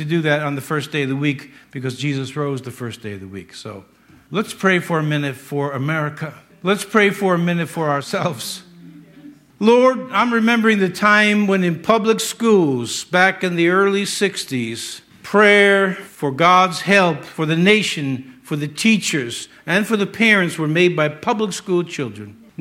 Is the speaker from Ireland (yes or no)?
yes; Ireland; and I'm Irish, and I know he didn't do anything bad to the Italians.